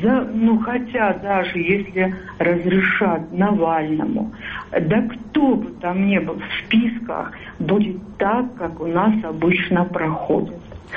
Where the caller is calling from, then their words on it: Nalchik, Kabardino-Balkaria, Russia; Я вот из Кабардино Балкарии, из Нальчика.